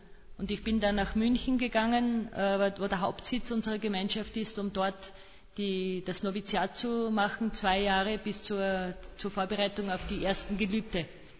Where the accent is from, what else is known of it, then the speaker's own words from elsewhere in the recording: Fladnitz an der Teichalm, Styria, Austria; Ich bin in Fladnitz an der Teichalm geboren, dort aufgewachsen auf einem Bauernhof. Wir waren 12 Kinder. Ich bin dort in die Volksschule gegangen und dann in der Nachbargemeinde in Passail in die Hauptschule.